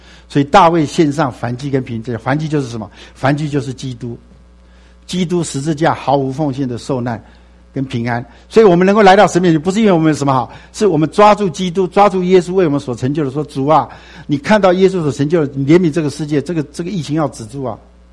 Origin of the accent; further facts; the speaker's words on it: China; 所以我们中国人说受人点滴之恩要报之如什么？海深